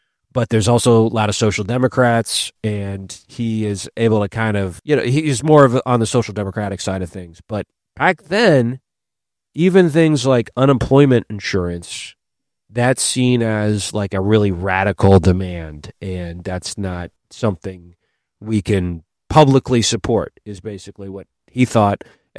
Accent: St. Paul, Minnesota, United States; they moved their HQ to St. Paul, which I just want to say for the record, I this is my hometown. My family still lives there in St. Paul

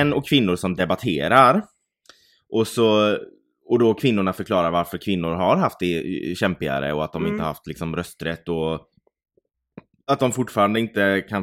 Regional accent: Sweden; Det var någon taxi och vi sa att vi var från Sweden.

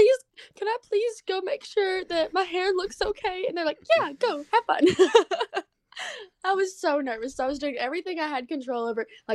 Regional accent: Paris, Île-de-France, France; from Paris.

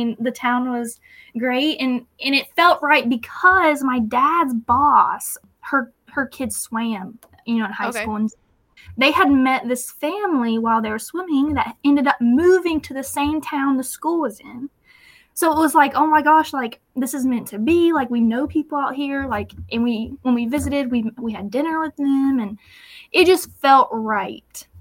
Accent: Greenville, South Carolina, United States; Yeah. I'm from Greenville, South Carolina, so I wrestled at Blue Ridge High School.

